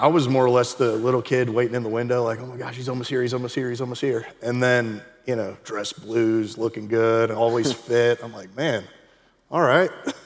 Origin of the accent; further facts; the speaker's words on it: Ohio, United States; now in Alabama, United States; Yeah, I grew up in Northeast Ohio, a small farm town. I mean, there's a lot of those kind of towns here in Alabama that, you know, mirror where I grew up. But one of 12 kids, I grew up going to church